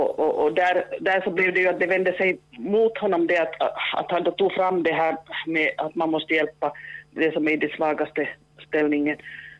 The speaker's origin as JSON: {"language": "Swedish", "region": "northern Finland", "country": "Finland", "lives_now": "southern Finland", "said": "jag är ju från norra Finland och nu bor jag ju i södra Finland på det sättet."}